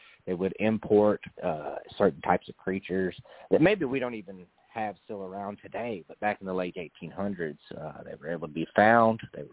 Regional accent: Burns, Oregon, United States; So when I was growing up in Burns, and I'm, you know, late 30s, we're talking, you know, back in the 80s and the 90s

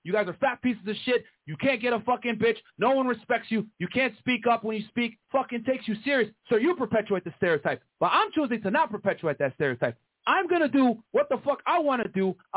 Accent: Brooklyn, New York, United States; Yeah, I was born in the United States, man. My parents came here legally in the 80s. Like I said, I talked about how my dad got robbed plenty of times. We're living in Brooklyn in the 80s and 90s.

